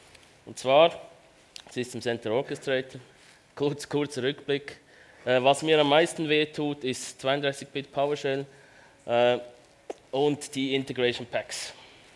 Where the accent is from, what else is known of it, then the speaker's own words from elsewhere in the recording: Switzerland; accent: Swiss; Wie man unschwer verstehen kann, komme ich aus der Schweiz. Ich versuche das möglichst zu kaschieren. beim Deutsch sprechen natürlich nur.